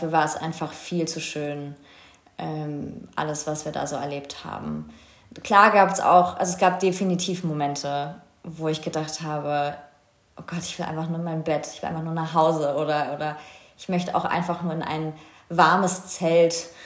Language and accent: German; Berlin, Germany; Ich bin ein absolutes Stadtkind. Ich bin in Berlin aufgewachsen, in Moabit, und wohne hier schon mein ganzes Leben